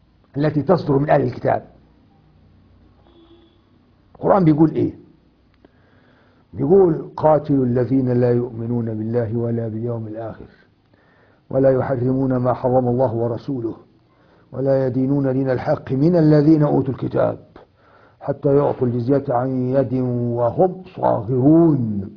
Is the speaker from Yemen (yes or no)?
no; Egypt; ايوه، واحنا عندنا في مصر يقول لك ده ايه، ده كلام بج كده وخلاص